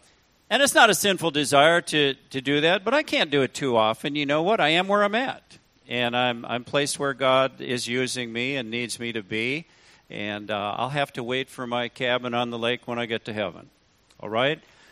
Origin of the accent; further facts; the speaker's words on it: Rhinelander, Wisconsin, United States; now in Milwaukee, United States; I was raised in Rhinelander, okay, up north. I live in Milwaukee.